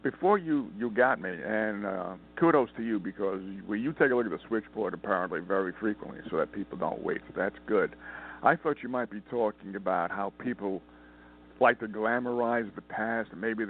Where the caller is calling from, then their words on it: Montana, United States; Actually, I'm calling from Montana, so it's about